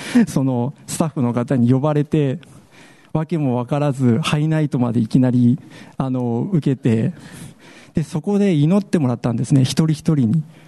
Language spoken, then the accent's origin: Japanese; Saitama, Japan; born there; 私は埼玉で生まれてバスの運転手を長年15年ほど続けておりました